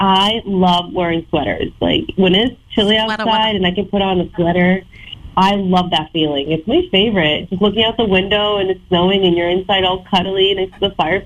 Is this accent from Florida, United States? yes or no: yes; Florida, United States; I'm originally from Florida, and it's always just hot there.